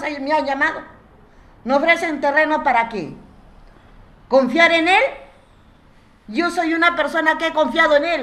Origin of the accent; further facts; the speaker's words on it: Calana, Tacna, Peru; Yo soy de Calana, soy de Tarata.